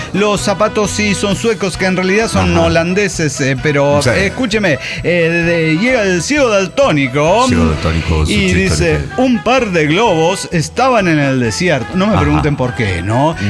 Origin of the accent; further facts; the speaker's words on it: Juliaca, Puno, Peru; de Juliaca, Perú.